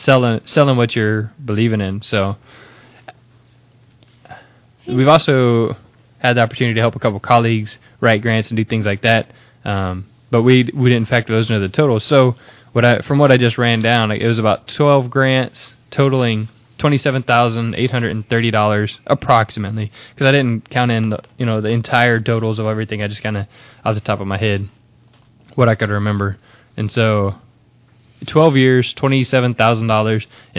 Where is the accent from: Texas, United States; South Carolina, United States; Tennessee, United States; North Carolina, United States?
Texas, United States; Houston; So, I'm born and raised in Houston, Houston Baptist University. So, pretty much my whole life has been here in Houston.